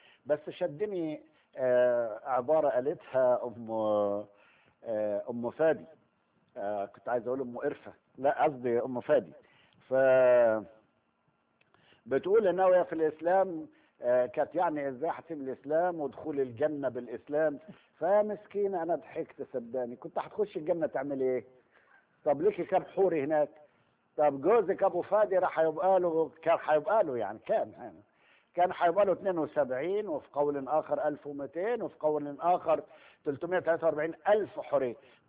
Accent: Egypt; accent: Egyptian; يمكن بتفهمونا احنا بسهولة عشان احنا مصريين

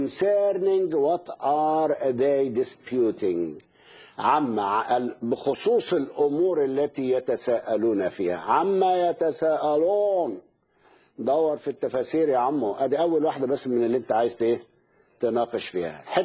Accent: Egypt; وعندنا في مصر لا، ما عملوش حاجه

